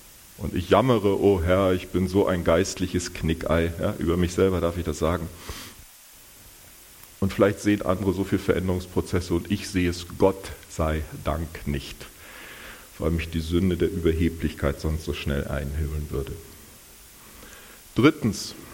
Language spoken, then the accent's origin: German; Northern Germany, Germany; Und ich als Norddeutscher hatte auch meine Herausforderungen.